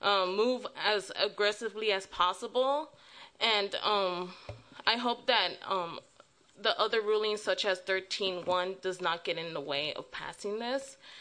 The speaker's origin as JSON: {"language": "English", "town": "Los Angeles", "region": "California", "country": "United States", "said": "I'm from Southeast Los Angeles. I've been working with the CBE organization as a youth, as a high school student"}